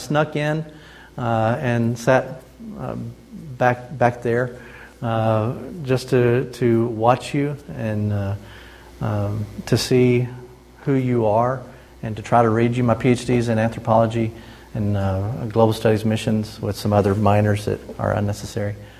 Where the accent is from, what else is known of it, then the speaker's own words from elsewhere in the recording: Monroe, Wisconsin, United States; accent: Southern Wisconsin drawl; also born or lived in Arkansas; You may hear a little bit of Southern Wisconsin drawl. That's because I'm from Monroe.